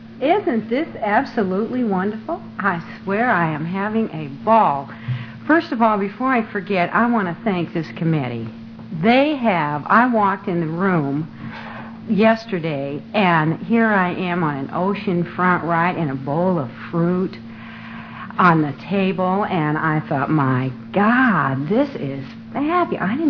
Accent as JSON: {"language": "English", "town": "Glendale", "region": "California", "country": "United States", "lives_now": "Tampa, United States", "said": "I'm really from Glendale, California. I got sober there, but I live in Tampa, Florida now."}